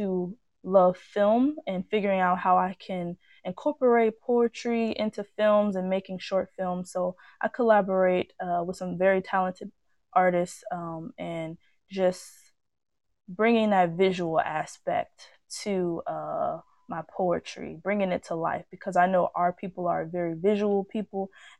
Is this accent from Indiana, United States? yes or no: yes; Gary, Indiana, United States; I am from Gary, Indiana. Born and raised.